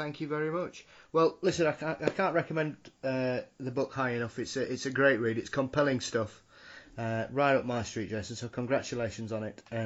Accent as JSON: {"language": "English", "region": "Yorkshire and the Humber", "country": "United Kingdom", "said": "especially as a Yorkshireman"}